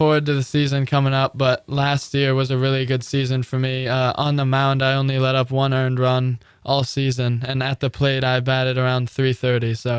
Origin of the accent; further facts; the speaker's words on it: Randolph, United States; I started out in Randolph. I grew up in Randolph, so I came here for my freshman year